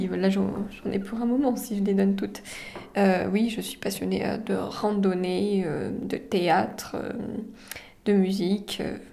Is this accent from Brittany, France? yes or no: no; Périgueux, Nouvelle-Aquitaine, France; Oui, je suis de Périgueux.